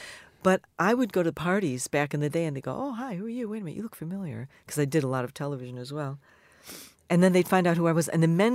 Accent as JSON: {"language": "English", "region": "England", "country": "United Kingdom", "lives_now": "United States", "said": "I have been living here a long time. So despite the just-got-off-the-boat accent, I have been here a long time. So culturally, I'm English, and I sound American."}